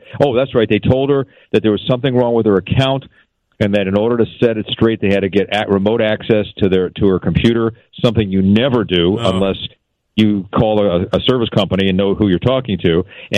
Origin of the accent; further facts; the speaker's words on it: Philadelphia, Pennsylvania, United States; now in Chicago, United States; Yeah, I was in college, and I'm from Philly.